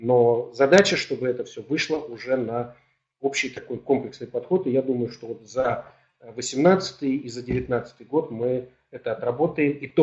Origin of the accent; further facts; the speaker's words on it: Siberia, Russia; born there; и я родился в Сибири.